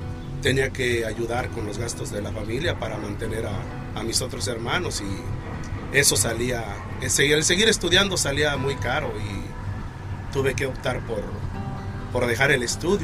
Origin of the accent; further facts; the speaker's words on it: Estación Castro, Jalisco, Mexico; Soy originario de Jalisco, de la región de Los Altos. Uh-huh. Mi pueblito se llama Estación Castro.